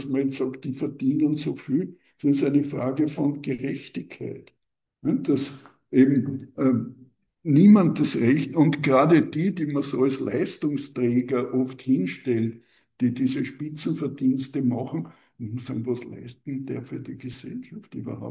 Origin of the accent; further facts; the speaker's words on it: Austria; Das hat man bei uns in Österreich zum Beispiel gesehen